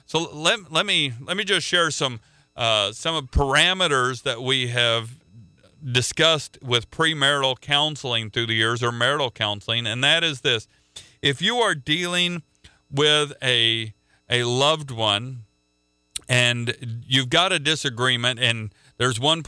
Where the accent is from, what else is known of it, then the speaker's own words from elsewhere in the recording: Midwest, United States; because I'm from the Midwest. I have a bit of an easygoing personality